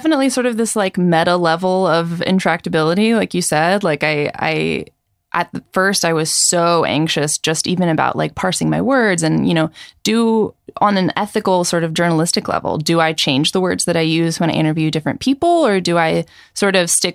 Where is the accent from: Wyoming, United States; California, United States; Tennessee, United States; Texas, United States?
Texas, United States; which is Texas, you know, I'm not just a non-Jewish American. I'm an American from the South, which is sort of like the butt of many jokes.